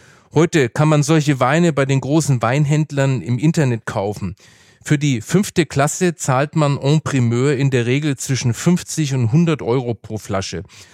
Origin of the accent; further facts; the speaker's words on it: Bavaria, Germany; Ich bin zwar im Bierfranken aufgewachsen